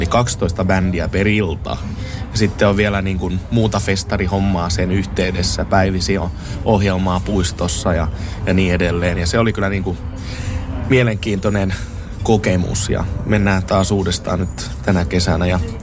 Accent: Kokkola, Central Ostrobothnia, Finland; Mä oon Kokkolasta kotoisin ja Pookihan on aina kuulunut Kokkolaan.

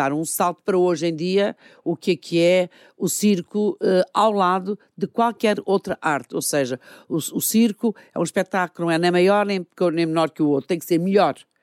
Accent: Angola; now in Portugal; Eu venho da África, não é? De Angola, quer dizer, chegar aqui à Europa, a Portugal, é entrar num outro mundo, né?

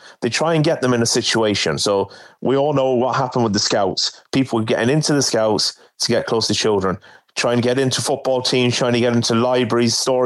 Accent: England, United Kingdom; where I grew up in England

